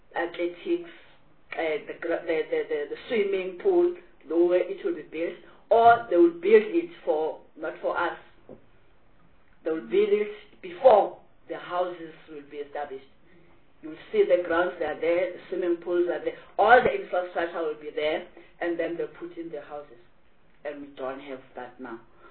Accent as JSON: {"language": "English", "region": "Gauteng", "country": "South Africa", "said": "There's a small place. Where I'm coming from Gauteng. And people would think that it's gold everywhere."}